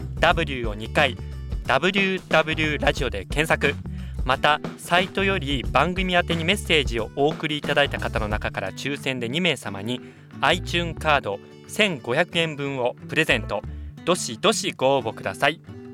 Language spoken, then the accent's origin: Japanese; Nagasaki, Japan; 私の出身地長崎県長崎市、